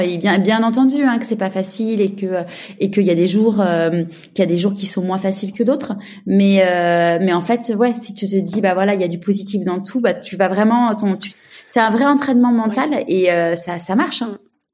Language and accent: French; Paris, Île-de-France, France; now in Marseille, France; maintenant je suis parisienne mais je vis à Marseille.